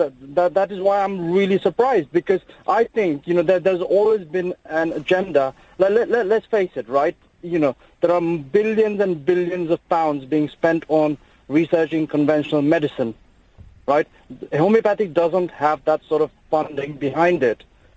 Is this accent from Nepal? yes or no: yes; Nepal; Now, I was born and brought up in Nepal. My dad himself is a homeopathic physician.